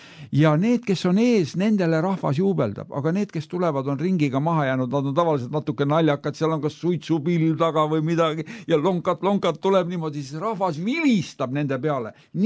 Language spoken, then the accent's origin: Estonian; Tallinn, Harju County, Estonia; Lapsena, kui ma kasvasin ju Pirita ringraja ääres